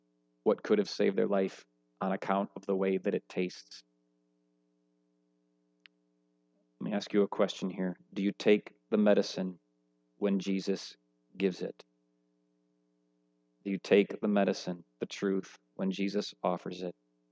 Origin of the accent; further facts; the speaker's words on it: Midwest, United States; I grew up in the Midwest, for crying out loud.